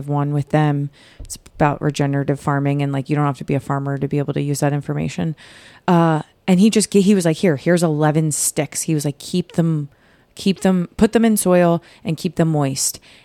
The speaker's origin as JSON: {"language": "English", "country": "United States", "said": "Yeah, because we're American and Americans use elderberries."}